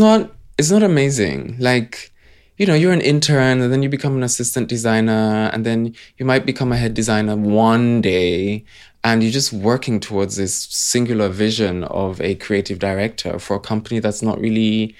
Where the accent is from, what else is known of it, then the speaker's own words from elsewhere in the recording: Uganda; Yeah, I grew up in Uganda